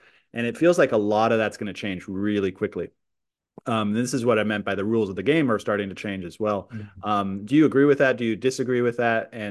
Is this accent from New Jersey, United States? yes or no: no; California, United States; maybe you share it from growing up in the Bay Area, is that the Bay Area was, and maybe continues to be, of the future.